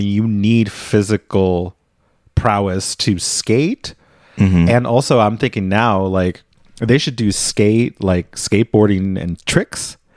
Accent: Virginia, United States; I am from Virginia and I follow this team because of where I live

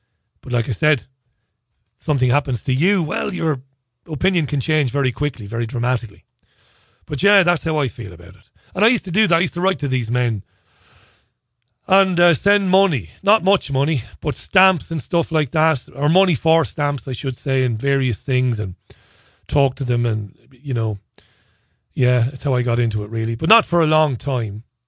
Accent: Ireland; he was fascinated by my interest in capital punishment as an Irish guy.

